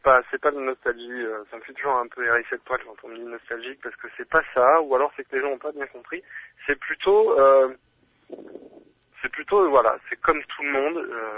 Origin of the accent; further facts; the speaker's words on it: Amiens, Hauts-de-France, France; moi, j'ai grandi à Amiens. Donc, plus dans la grisaille que dans le soleil à gogo, tu vois.